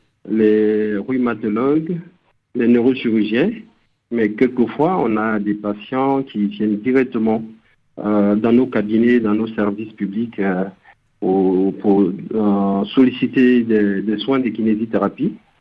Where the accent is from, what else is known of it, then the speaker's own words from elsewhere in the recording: Côte d’Ivoire; Il y a des régions chez nous en Côte d'Ivoire où des gens sont initiés pour faire des massages